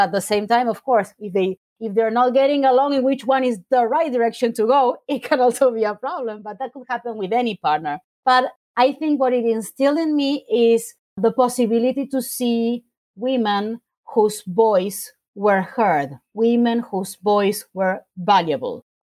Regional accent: Argentina; English is a second language; when you're growing up in Argentina, the kind of birthday on steroids that kids in the US are used

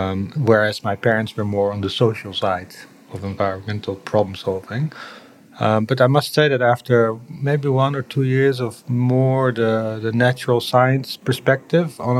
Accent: Amsterdam, North Holland, Netherlands; from the Netherlands. I was born in Amsterdam a long time ago, 1964.

